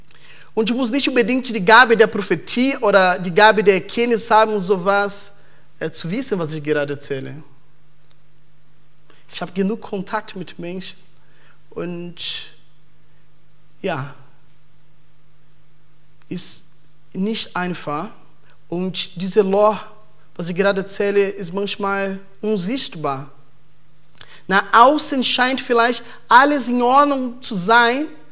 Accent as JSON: {"language": "German", "country": "Brazil", "second_language": "German", "said": "Entschuldigung, ich bin Brasilianer."}